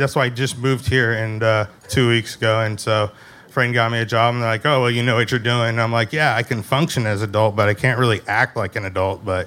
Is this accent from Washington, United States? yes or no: yes; Seattle, Washington, United States; moved from Seattle, Washington. I was actually here May 6th when you saw me in the corner. You're like, where are you from? And I was like, Seattle, Washington.